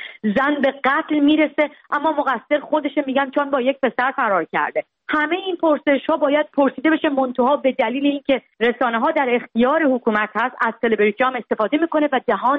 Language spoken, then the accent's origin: Persian; Iran; moved away; فرسنگ ها دور از ایران هستم